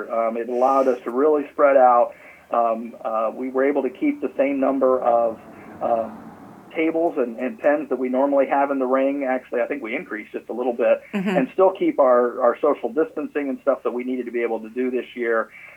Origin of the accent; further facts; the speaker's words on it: Kansas, United States; I'd been involved in 4-H back in where I grew up in Wyandotte County, and was on the fair board and stuff there.